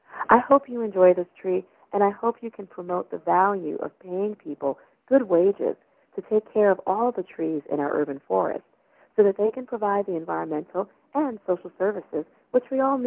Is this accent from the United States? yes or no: yes; Bronx, New York, United States; Growing up in the South Bronx during the 1970s and 80s, there weren't many trees around for me to appreciate.